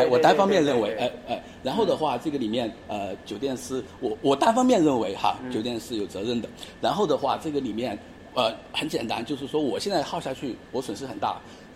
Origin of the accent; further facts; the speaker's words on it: Chongqing, China; 就是因为我是重庆那边的人